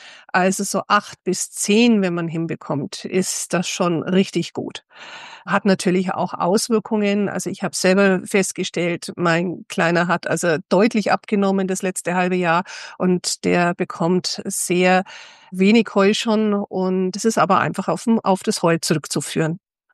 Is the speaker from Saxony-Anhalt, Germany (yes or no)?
no; Bavaria, Germany; also ich komme aus Bayern, es ist so mein Hauptgebiet